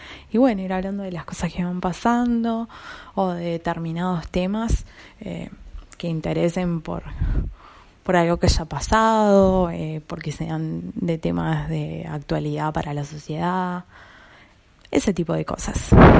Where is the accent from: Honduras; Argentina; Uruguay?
Uruguay; Montevideo; soy de Montevideo, Uruguay, un país chiquitito, pero que se hizo conocido en el mundo por diferentes cosas, entre ellas por Suárez y por Forlán. Somos un país muy futbolero, definitivamente.